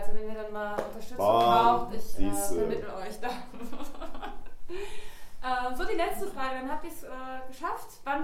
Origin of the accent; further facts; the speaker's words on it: Rhineland-Palatinate, Germany; Ich komme aus Rheinland-Pfalz